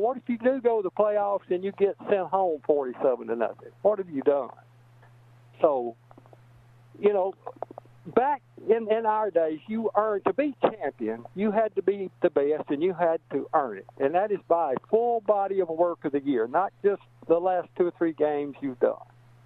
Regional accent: Mississippi, United States; I was raised in Northeast Mississippi

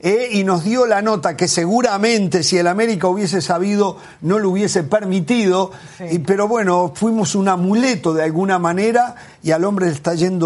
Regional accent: Uruguay; Yo soy uruguayo y los uruguayos decimos vamos que vamos.

